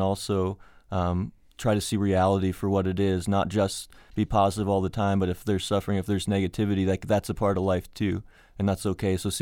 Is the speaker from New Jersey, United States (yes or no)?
yes; New Jersey, United States; You know, I grew up in New Jersey, and for a while I went to a private school, right?